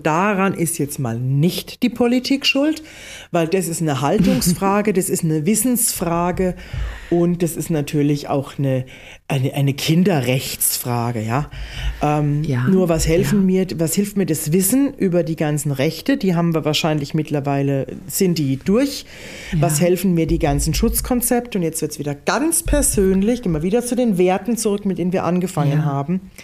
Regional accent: Odenwald, Germany; ich bin doch aus dem Odenwald, ich verschluck die Endungen.

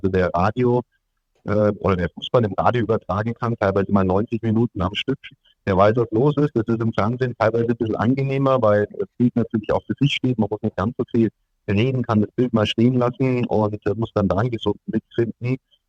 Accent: Bavaria, Germany; also born or lived in Nuremberg; ich bin im Landkreis Fürth aufgewachsen und in Nürnberg geboren.

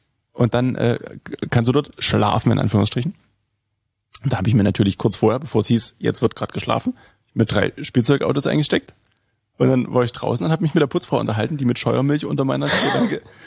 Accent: Saxony, Germany; Ich komme auch aus dem Sachsenland, da gab es Vespa nicht.

